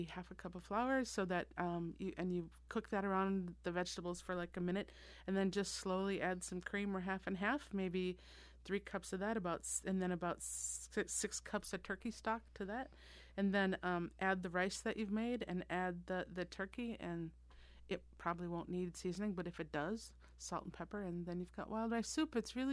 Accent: Minnesota, United States; So because I'm from Minnesota, we always have wild rice for Thanksgiving.

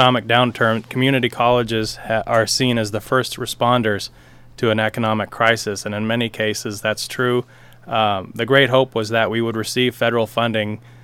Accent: Brownsmead, Oregon, United States; Yes, I believe it does, growing up in the Brownsmead in the Napa area, going to high school, being a part of the local volunteer fire department.

